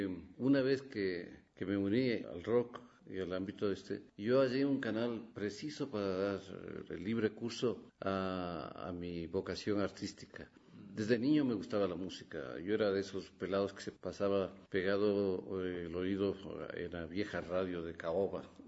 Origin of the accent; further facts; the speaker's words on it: Quito, Pichincha, Ecuador; born there; Sí, soy nacido acá en Quito, buenas noches.